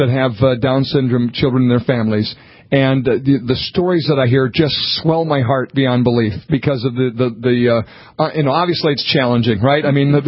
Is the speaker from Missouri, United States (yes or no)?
no; North Dakota, United States; You know, when I walked in last night, I said, I'm from North Dakota